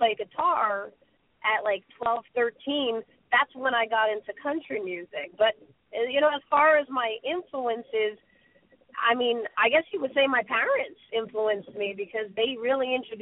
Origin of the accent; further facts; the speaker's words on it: New Jersey, United States; And I'm like, really? I'm from Jersey. What are you talking about?